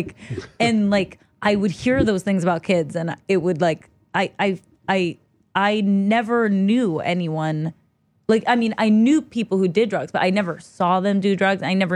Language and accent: English; Los Angeles, California, United States; I grew up in Los Angeles, California.